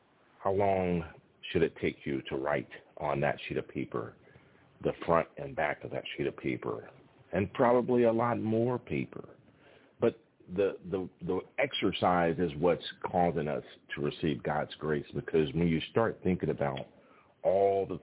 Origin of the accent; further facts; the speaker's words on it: Greeneville, Tennessee, United States; one of my hometown teams played in the state basketball tournament, the Greenville, Tennessee Yellow Jackets.